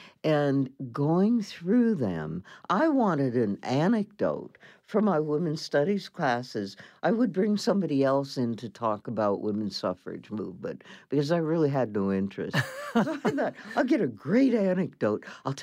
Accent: Aberdeen, South Dakota, United States; I grew up in Aberdeen, South Dakota.

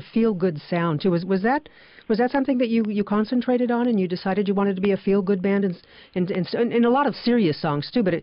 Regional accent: California, United States; I'm from California, so I know what you're talking about.

